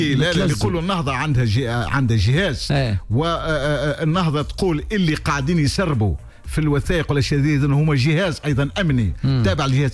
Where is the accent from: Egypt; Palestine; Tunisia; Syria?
Tunisia; يهمني أن أعرف كتونسي وكمواطن